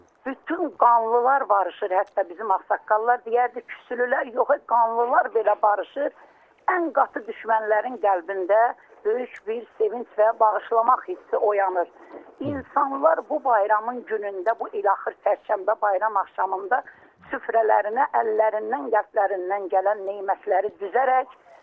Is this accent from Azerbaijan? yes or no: yes; Zangilan District, Azerbaijan; Çünki mən özüm əslən Zənginanlıyam, mən Zəngilan rayonundanam. Yəni, demək istəyirəm, Araz qırağında yaşayan bir insanam.